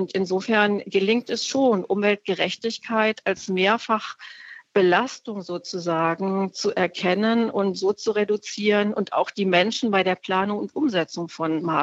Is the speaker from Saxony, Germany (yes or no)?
no; North Rhine-Westphalia, Germany; Ich selber komme ja aus dem Ruhrgebiet und auch in meiner Heimatregion gibt es Beispiele für solche gut umgesetzten Monitoring-Systeme